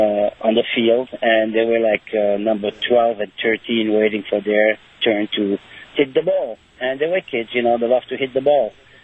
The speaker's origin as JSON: {"language": "English", "country": "Belgium", "moved": "as an adult", "lives_now": "United States", "said": "I came from Belgium in 1974. My parents emigrated from Poland in the 1920s, escaping the pogroms of Eastern Europe."}